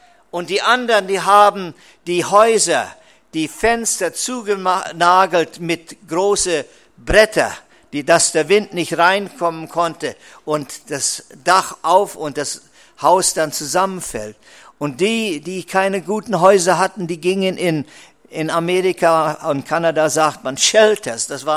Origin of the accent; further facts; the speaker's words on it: East Germany, Germany; Ich bin aufgewachsen in Ostdeutschland und ich war ein Pionier.